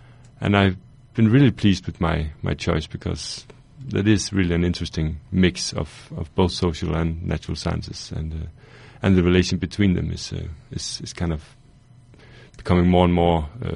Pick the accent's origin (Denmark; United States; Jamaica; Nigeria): Denmark; Silkeborg, Central Denmark Region; I grew up in the middle of Denmark, on the peninsula, which is kind of the mainland Denmark, and around lakes and forests in that region, called Silkeborg.